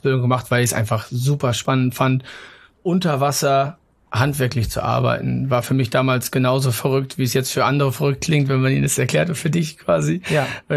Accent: Mecklenburg-Vorpommern, Germany; born or raised there

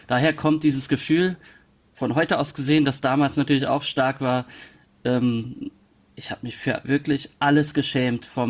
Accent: Rhineland-Palatinate, Germany; Ich komme aus der Pfalz, eine Gegend, in der man sich ausschließlich im Dialekt ausdrückt, im privaten Kontext. Ich konnte das natürlich gar nicht.

